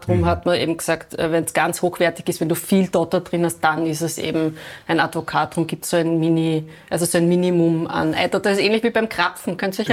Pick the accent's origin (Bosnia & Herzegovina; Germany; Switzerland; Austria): Austria; Styria; seitdem gibt es bei uns in der Steiermark, wo ich eigentlich herkomme, immer ein Eierlikör